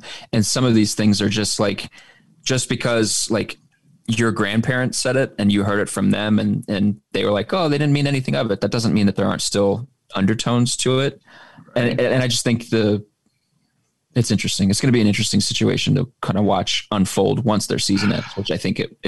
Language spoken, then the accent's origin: English; Oklahoma, United States; I've never heard that phrase before. And I grew up in Oklahoma.